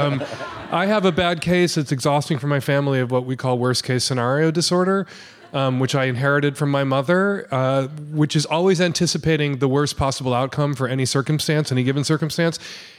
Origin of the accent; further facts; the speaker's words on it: Chicago, Illinois, United States; Irish on north of Ridge and east of Ridge and Jewish west of Ridge Avenue. It was very. Very Irishy Jewy neighborhood.